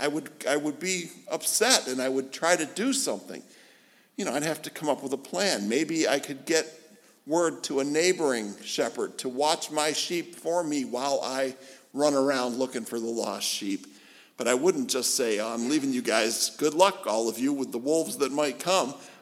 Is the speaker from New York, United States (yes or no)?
yes; New York, United States; Sneakers, yeah, that's what I was raised in Western New York. That's what I call them too.